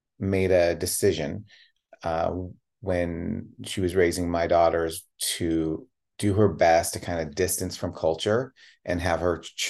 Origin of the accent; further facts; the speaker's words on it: Chicago, Illinois, United States; born there; moved away; also born or lived in Portland; They met in Chicago, and I was born in Chicago and moved out to Portland.